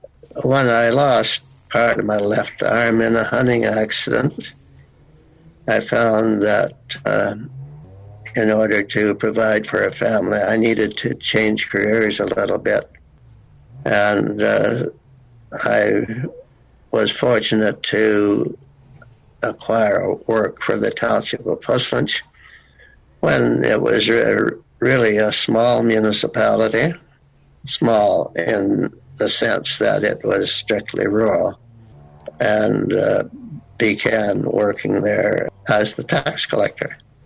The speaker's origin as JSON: {"language": "English", "town": "East Flamborough", "region": "Ontario", "country": "Canada", "tie": "born or raised there", "said": "really in Pussnitz Township, in East Flamborough Township, which bordered Pussnitz. I don't think that's so important, other than I'm native to this area."}